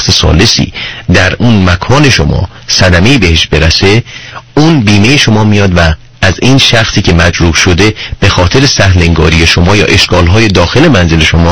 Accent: Iran; من اهل ایرانم

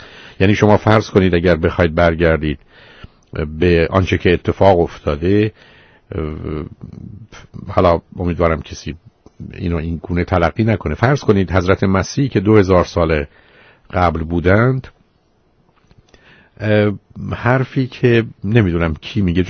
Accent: Iran; من و شما به عنوان یه ایرانی

